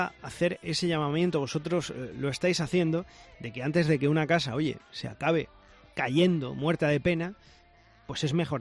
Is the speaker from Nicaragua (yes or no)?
no; Extremadura, Spain; soy de pueblo pequeñito. En mi pueblo hay muchas casas vacías, como en tantos pueblos de Extremadura